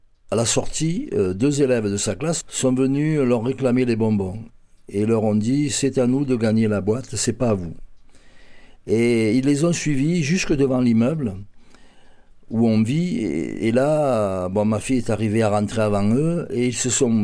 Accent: Marseille, Provence-Alpes-Côte d'Azur, France; Je suis un Marseillais de pure souche, je suis né dans le quartier de la Capelette en 1951

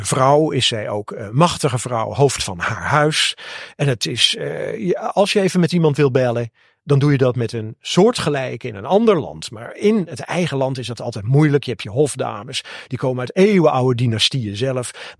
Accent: Netherlands; Wij hadden het natuurlijk niet, we zijn Nederlanders.

